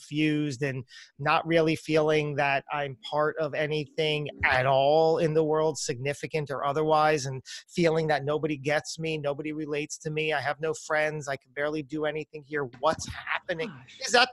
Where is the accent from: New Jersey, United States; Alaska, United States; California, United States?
New Jersey, United States; I then came back to my home state of New Jersey to thankfully be able to live with my parents